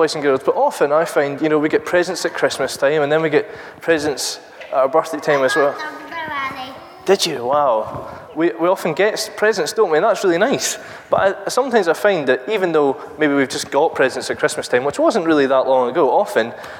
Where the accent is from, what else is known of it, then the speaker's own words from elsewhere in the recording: Isle of Arran, Scotland, United Kingdom; Well, I grew up in the Isle of Arran, so I do like islands.